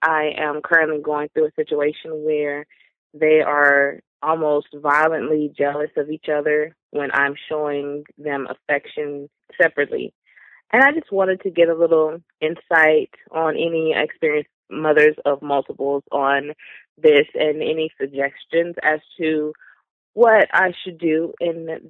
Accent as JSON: {"language": "English", "town": "Dallas", "region": "Texas", "country": "United States", "said": "I am from Dallas, Texas."}